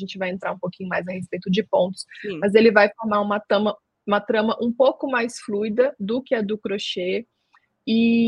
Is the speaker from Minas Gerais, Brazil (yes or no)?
yes; Juiz de Fora, Minas Gerais, Brazil; Eu sou de Juiz de Fora, Minas Gerais.